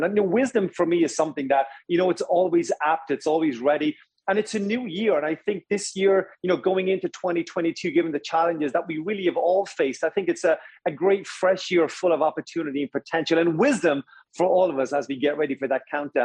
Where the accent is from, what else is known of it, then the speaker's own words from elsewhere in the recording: Waterford, Munster, Ireland; growing up in Waterford, Ireland, was a glassblower.